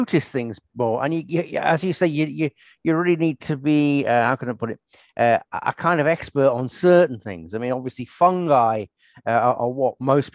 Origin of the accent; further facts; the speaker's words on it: Scotland, United Kingdom; I'm from Scotland, and we've got a lot more freedom here.